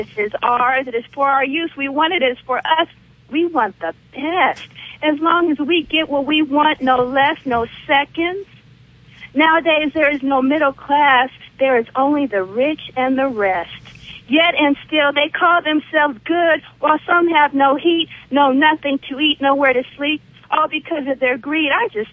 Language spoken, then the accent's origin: English; United States; because I am an American, and USA is controlled by the Klan